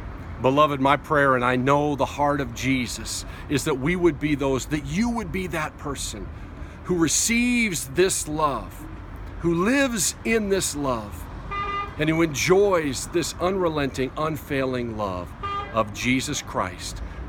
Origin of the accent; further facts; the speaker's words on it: Minnesota, United States; I grew up in Minnesota. You know, I've been around big lakes and stuff.